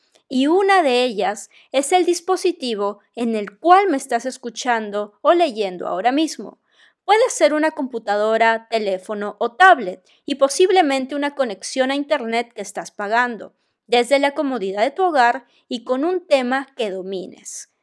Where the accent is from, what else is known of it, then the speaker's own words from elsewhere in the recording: Peru; soy de Perú, y me apasiona todo lo relacionado a los negocios por internet